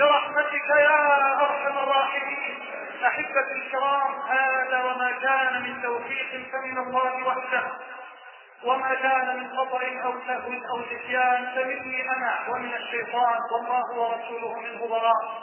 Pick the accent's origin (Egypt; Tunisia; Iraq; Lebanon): Egypt; اللهم اجعل بلدنا مصر واحة للامن والامان